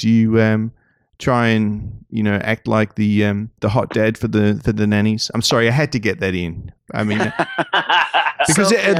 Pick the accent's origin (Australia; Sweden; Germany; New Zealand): Australia; maybe it's just because I'm an Aussie and they don't trust Australians.